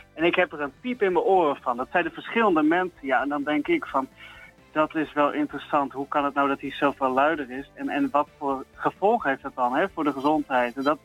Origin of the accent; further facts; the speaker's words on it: Leeuwarden, Friesland, Netherlands; born there; Ik ben zelfs geboren in Leeuwarden.